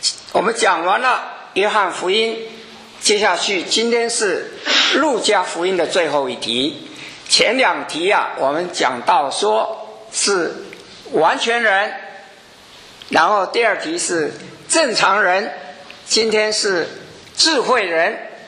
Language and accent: Chinese; China; 我们中国人